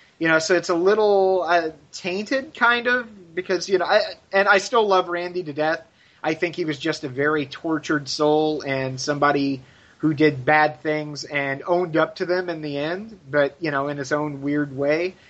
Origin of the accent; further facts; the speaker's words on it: United States; I've met Mr. Robert Duffin in person, you guys, and I'm from America. I traveled all the way to the UK.